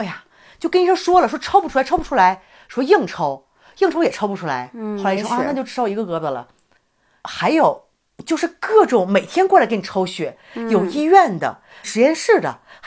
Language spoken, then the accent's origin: Chinese; Mexico; 我们墨西哥人我们是 O 型，我们是像 O 一样这么粗。